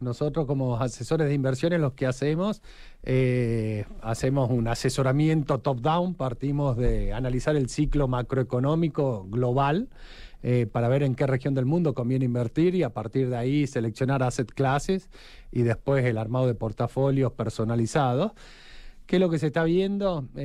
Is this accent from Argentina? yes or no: yes; Argentina; A ver, soy argentino, así que tengo opinión para todo.